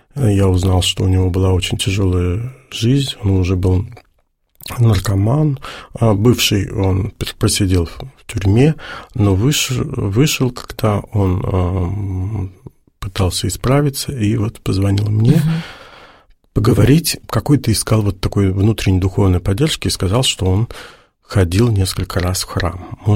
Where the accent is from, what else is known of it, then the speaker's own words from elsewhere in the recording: Naberezhnye Chelny, Tatarstan, Russia; born there; я же родился в Напринчелнах, это же был тогда один из самых криминальных городов.